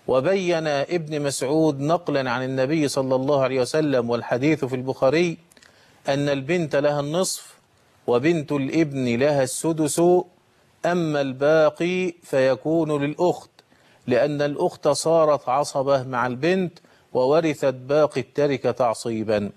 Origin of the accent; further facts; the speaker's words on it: Egypt; عندنا في مصر الأمر يختلف